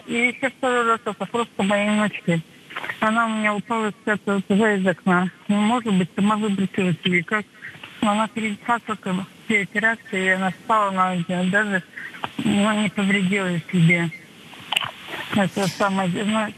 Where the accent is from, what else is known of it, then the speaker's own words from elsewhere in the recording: Kamensk-Uralsky, Sverdlovsk Oblast, Russia; я из Каменского Уральского.